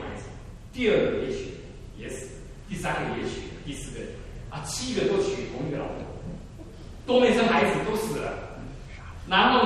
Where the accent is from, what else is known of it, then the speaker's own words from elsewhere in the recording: Taiwan; 因为我们是从台湾来，